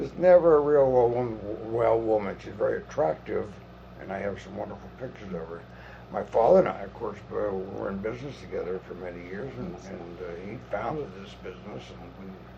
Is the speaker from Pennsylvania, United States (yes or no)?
yes; Pittsburgh, Pennsylvania, United States; But I do remember living at 305 North Myrtland Street, where I entered Sterrett School. One of the few Jewish families